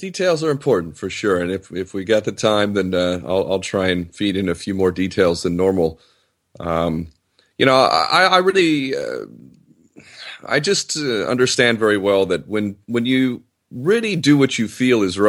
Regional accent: United States; I was also born and raised in America and grew up to believe that my nation is the greatest in the world, freedom and democracy

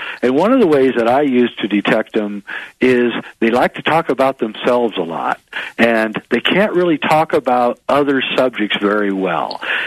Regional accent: United States; Obama was in my hometown a year ago during the election here in the United States

